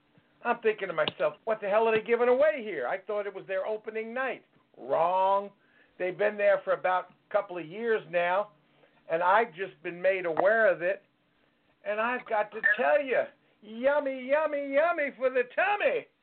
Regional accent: Brooklyn, New York, United States; moved away; I never seen so much rain since I came out in 1962 from Brooklyn, New York.

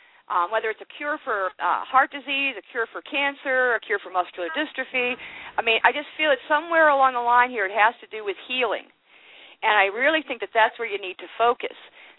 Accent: Worcester, Massachusetts, United States; Ah, I was born and raised in Worcester.

